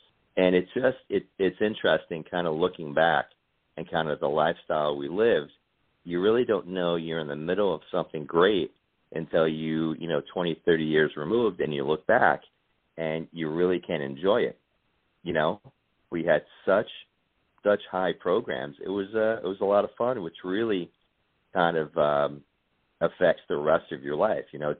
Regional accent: Kearny, New Jersey, United States; I was born and raised in Kearney, New Jersey. And it's funny that the county that I come from, Hudson County, New Jersey

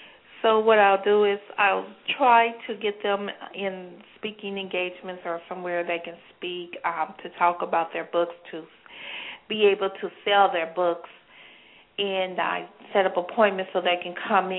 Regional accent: Kansas City, United States; I'm from Kansas City.

